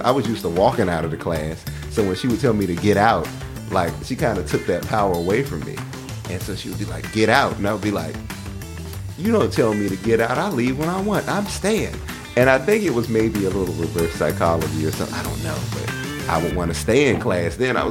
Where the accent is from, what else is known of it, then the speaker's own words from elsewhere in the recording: Washington, District of Columbia, United States; I'm from the East. I'm from D.C.